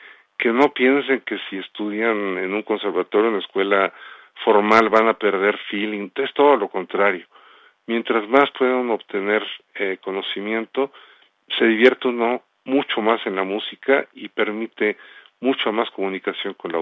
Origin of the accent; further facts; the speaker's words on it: Mexico; also born or lived in United States; Porque nacimos en México, nos criamos en México, en una cultura mexicana, y aunque como un servidor pasé mucho tiempo también en Estados Unidos y dando clases en, no sé, en Croacia, lo que fue Yugoslavia, y viviendo en Europa